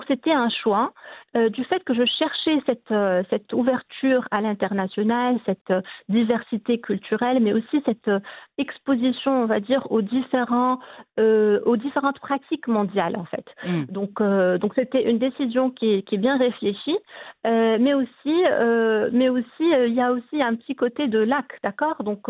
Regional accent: Casablanca, Casablanca-Settat, Morocco; moved away as an adult; moi, j'ai grandi à Casablanca avant de quitter le Maroc pour poursuivre mes études à l'étranger.

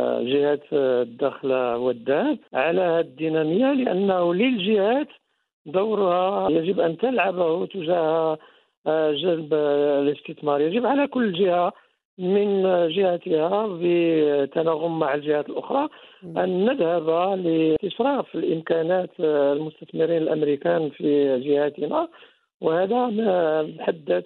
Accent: Morocco; لنحضر أنفسنا كمغاربة

